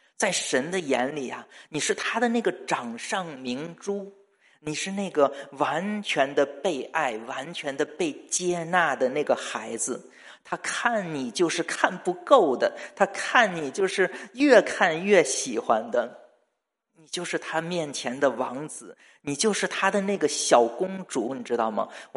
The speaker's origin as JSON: {"language": "Chinese", "region": "Beijing", "country": "China", "tie": "born or raised there", "said": "那我小的时候呢，住在北京啊"}